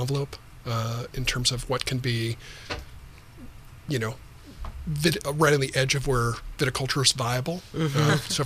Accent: California, United States; I had loved Zinfandel going back years, you know, growing up in Sonoma County, cut my teeth on Zinfandel.

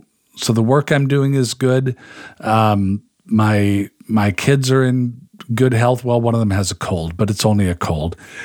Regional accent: Pacific Northwest, United States; I'm from the Pacific Northwest. Maybe there's like a memories of childhood cultural thing going on.

